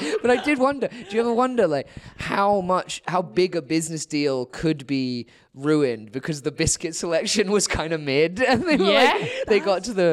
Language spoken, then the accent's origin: English; Twickenham, London, United Kingdom; because I grew up in Twickenham, so that was why you go to Twickenham Stadium.